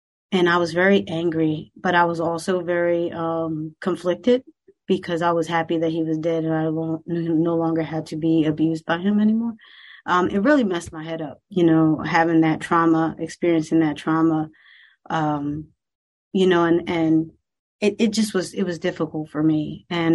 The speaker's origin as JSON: {"language": "English", "town": "Camden", "region": "New Jersey", "country": "United States", "said": "Well, I am from Camden, New Jersey. It's in South Jersey, if any of you know where that is. And I grew up in a very poor household."}